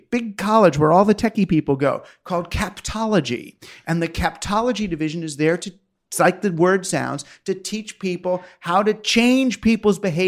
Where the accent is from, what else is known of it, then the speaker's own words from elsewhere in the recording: Queens, New York, United States; also born or lived in Larchmont, United States / Scarsdale, United States; Me, Queens, Larchmont, you know, Scarsdale at the end, as my dad got better jobs.